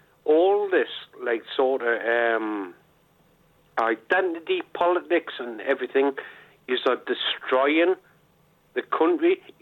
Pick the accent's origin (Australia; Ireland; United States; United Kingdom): United Kingdom; North East England; Yes, I was bullied at school and all the rest of it, but now I'm a man, I'm a Geordie.